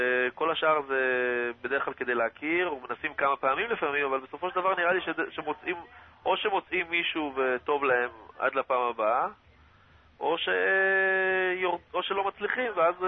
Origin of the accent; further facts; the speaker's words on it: North, Israel; אני מהצפון.